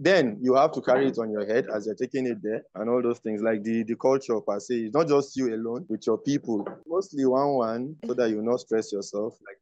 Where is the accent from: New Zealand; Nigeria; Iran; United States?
Nigeria; Kogi; also born or lived in Kaduna; I'm from Kogi, North Central.